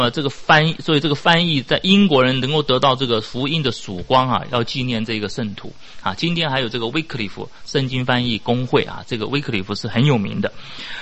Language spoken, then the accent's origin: Chinese; Taiwan; 大家都还记得很小时候都是在台湾都是这样子嘛。